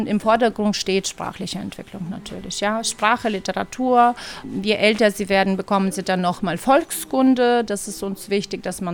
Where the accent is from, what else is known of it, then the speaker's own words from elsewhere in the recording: Ukraine; moved away as an adult; now in Mainz, Germany; ich bin Ukrainerin, ich bin hierher gekommen mit 18 als Au-pair-Mädchen und habe mich schnell eingedeutscht, habe hier an der Uni Mainz auch studiert